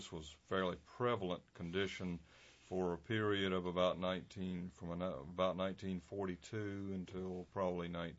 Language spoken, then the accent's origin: English; Raleigh, North Carolina, United States; I was born in Raleigh, but we were living in Lewisburg at the time. Moved to Johnston County at age 5, and then we moved to Raleigh at age 11.